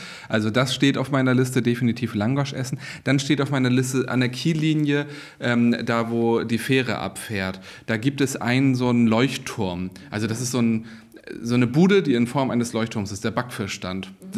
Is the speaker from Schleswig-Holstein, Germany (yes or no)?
yes; Kiel, Schleswig-Holstein, Germany; will ich das hier gerne auch auf die Tagesordnung setzen als Kieler